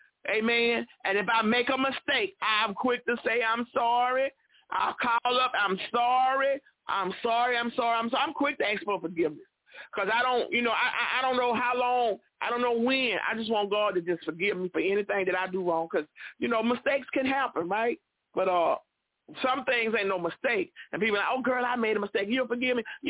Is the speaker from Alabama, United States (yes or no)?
yes; Mobile, Alabama, United States; I don't always tell the people where I'm from, but I am from Mobile, Alabama, and we are building kingdom families in these last and evil days.